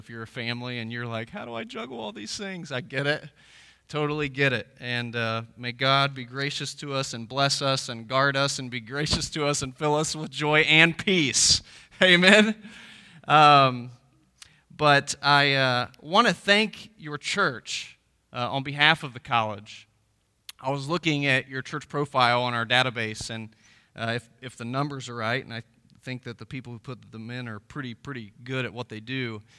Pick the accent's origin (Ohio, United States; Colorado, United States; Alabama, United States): Ohio, United States; Wheelersburg; As Pastor Larry shared, I'm from Wheelersburg, so I'm from the tri-state area, and just glad to be home